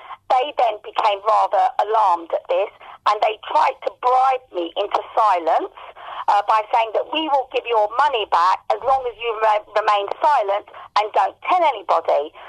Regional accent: London, United Kingdom; I live in South East London, where I've lived all my life and I was born here, and I'm British Asia.

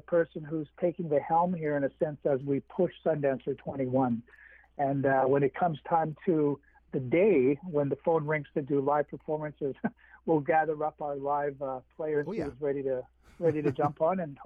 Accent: Winnipeg, Manitoba, Canada; Of course, I'm from Winnipeg, again in Manitoba. Winnipeg is very close to the U.S. border, about 50 miles or so.

